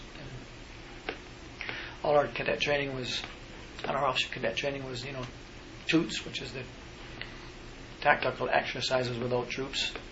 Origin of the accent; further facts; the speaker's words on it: Saskatoon, Saskatchewan, Canada; born there; Okay, so I was born in Saskatoon